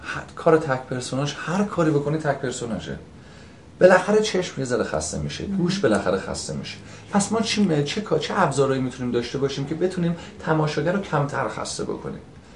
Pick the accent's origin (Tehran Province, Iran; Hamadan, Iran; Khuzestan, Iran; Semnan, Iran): Hamadan, Iran; خود من همدانی هستم و نمیخواستم ادای یک لهجه دیگر رو در بیارم که وسطاش بمونم یا تظاهر به یک آدمی که شهرستانی باشه، خواستم لهجه رو انتخاب کنم که تو خونمه، تو جسممه